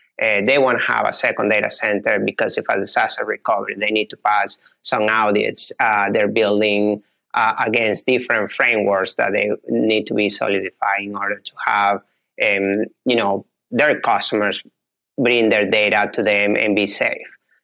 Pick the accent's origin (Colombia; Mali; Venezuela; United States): Venezuela; English is a second language; So I'm originally from Venezuela. That's in South America.